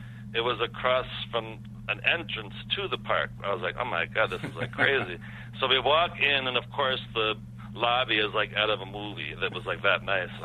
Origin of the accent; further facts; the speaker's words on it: East Coast, United States; And then at some point I moved back east because I'm from the East Coast and I wanted to come back.